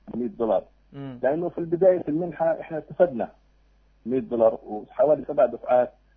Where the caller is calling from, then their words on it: Gaza, Gaza Strip, Palestine; من غزة بالسلامة